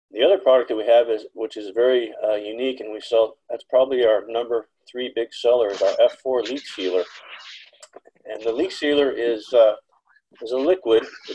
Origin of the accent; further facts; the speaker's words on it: California, United States; I grew up in the Bay Area, so I live in Texas now.